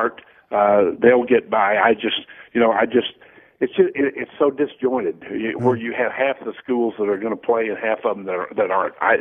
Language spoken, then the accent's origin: English; Texas, United States; I was raised in Texas. I know exactly what happens down there.